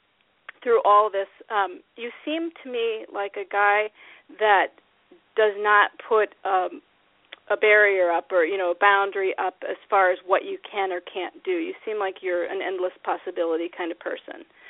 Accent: Iowa, United States; also born or lived in Minnesota / California; You know, I was raised in Iowa and Minnesota

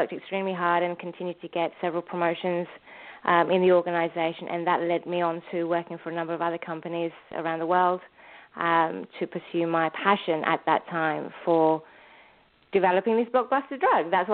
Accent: London, United Kingdom; a fair distance from where I grew up in North London.

